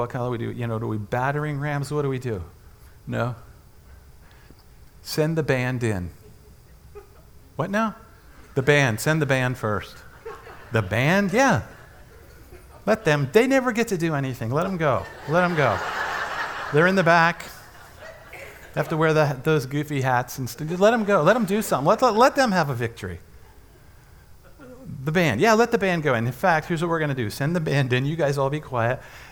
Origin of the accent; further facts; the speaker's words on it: Washington, District of Columbia, United States; born there; So I was born in Washington, D.C. My mom's from Tennessee